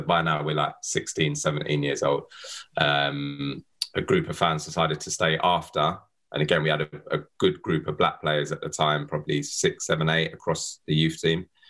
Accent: Tottenham, London, United Kingdom; being a mixed race boy growing up in Tottenham

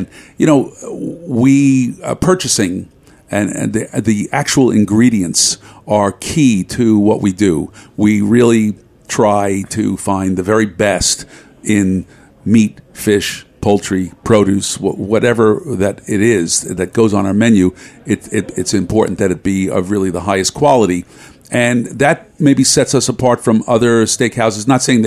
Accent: Bensonhurst, New York, United States; Bushwick. I'm from Bensonhurst.

